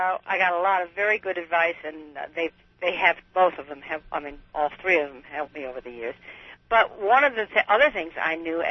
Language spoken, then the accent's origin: English; Wisconsin, United States; I'm from Wisconsin.